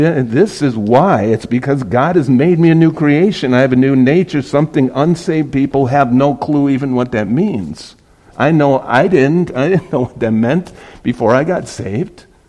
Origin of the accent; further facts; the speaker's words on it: Wisconsin, United States; moved away as an adult; my wife and I were living in Southern California. We're from Wisconsin, but I was out there playing in heavy metal bands